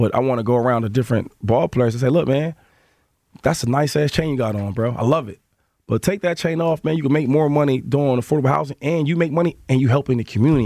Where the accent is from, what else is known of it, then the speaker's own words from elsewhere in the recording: Harrisburg, Pennsylvania, United States; I was in my hometown, I wanna say 2 months ago. Now check this story out. Mm-hmm. Now, in Harrisburg, it's not a lot of superstars.